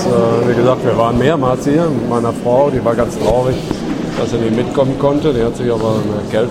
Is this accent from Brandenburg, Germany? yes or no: no; Soest, North Rhine-Westphalia, Germany; wir kommen aus Soest und da rennen sie dreimal durch die Stadt, bis sie ein Restaurant gefunden haben.